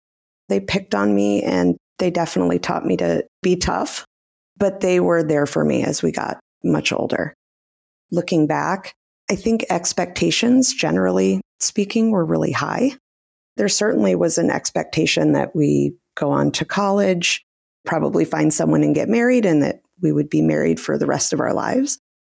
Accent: Indianapolis, Indiana, United States; I was raised in Indianapolis. I had a wonderful upbringing, a phenomenal family.

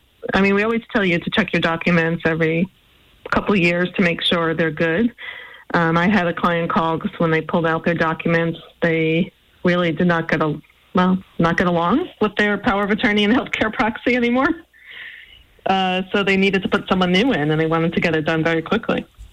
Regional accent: Massachusetts, United States; I picture a giant lobster claw, but maybe that's because I'm from Massachusetts.

